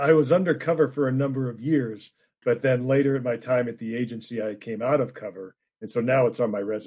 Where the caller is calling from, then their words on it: Yorba Linda, California, United States; I'm calling in from just outside L.A. in Yorba Linda in Southern California.